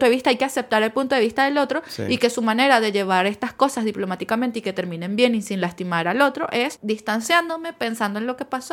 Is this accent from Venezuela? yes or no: yes; Venezuela; also born or lived in Chile; Somos venezolanas que vivían en Chile y estudiamos informática las dos